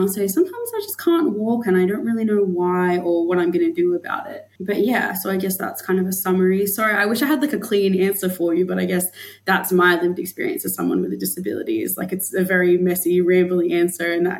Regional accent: Yungaburra, Queensland, Australia; now in Broome, Australia; So my mob, the Dulgubara Yirrindji mob, are in the Atherton Tablelands, specifically my family's in Yungaburra, which is about an hour away from Cairns in far north Queensland.

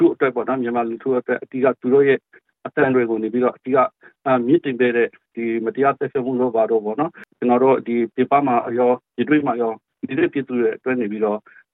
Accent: Sittwe, Rakhine State, Myanmar; အော်ကျွန်တော်ရဲ့ဇာတိကစစ်တွေဇာတိပါ

